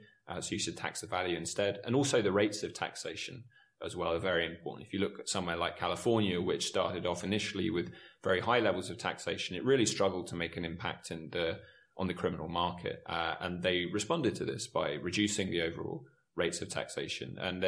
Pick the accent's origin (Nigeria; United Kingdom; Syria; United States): United Kingdom; Southend-on-Sea, East of England; I grew up near South End